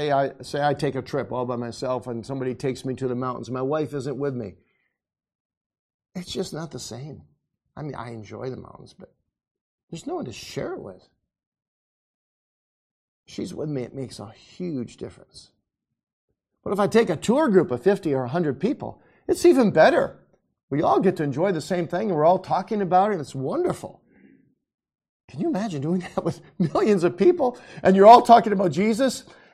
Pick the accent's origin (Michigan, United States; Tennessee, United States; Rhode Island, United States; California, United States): Michigan, United States; Kalamazoo; And I know this man quite well. I grew up with him in Kalamazoo.